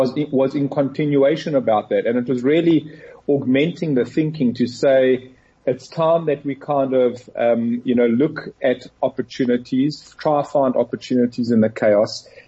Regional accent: South Africa; we as South African entrepreneurs, actually the playing field is not as bad as we think.

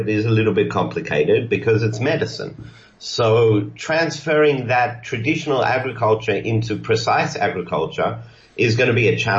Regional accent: Australia; also born or lived in South Africa; So I was born in South Africa. I've actually never been to Cape Town. I've been to Johannesburg many, many times. I grew up in Australia.

